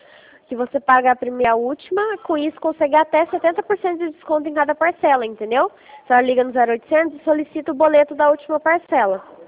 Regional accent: Varginha, Minas Gerais, Brazil; now in São Paulo, Brazil; Eu já morei perto de Belo Horizonte. Eu sou de Varginha. Agora eu moro atualmente aqui em São Paulo.

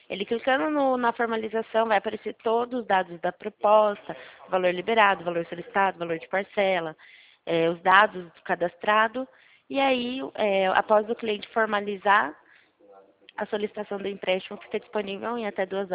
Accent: Itu, São Paulo, Brazil; eu sou da cidade de Itu.

